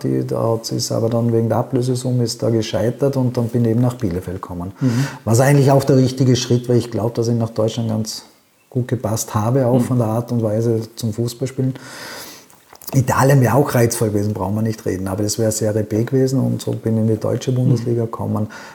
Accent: Vorarlberg, Austria; born there; accent: Vorarlberg dialect; also born or lived in Upper Austria; Es ist nicht vollkommen gelöscht, aber es ist schwierig, wenn man in Oberösterreich ist, dass man den Dialekt wieder reinbekommt.

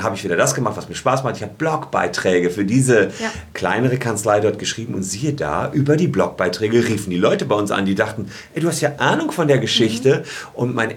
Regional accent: Gevelsberg, North Rhine-Westphalia, Germany; in meinem Heimatdorf Gevelsberg zu schreiben. Mhm. So, das ist irgendwie um Ennepe-Ruhr-Kreis, Ennepetal, Wuppertal, Hagen kennt man vielleicht. So da in der Ecke ist das.

